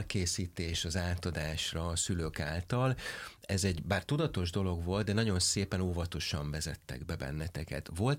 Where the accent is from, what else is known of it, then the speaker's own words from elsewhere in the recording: Hungary; alapvetően mi magyarként egy vállalkozó nemzet vagyunk